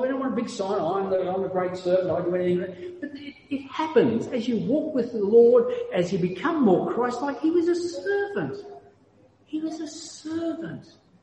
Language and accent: English; Australia; I'm Australian.